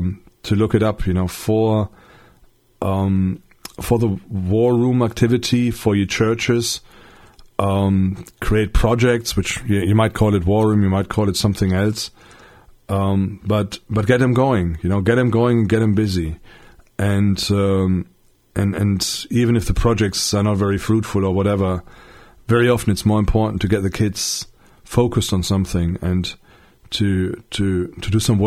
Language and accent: English; Germany; I grew up in West Germany, so I wasn't exposed to the FDJ.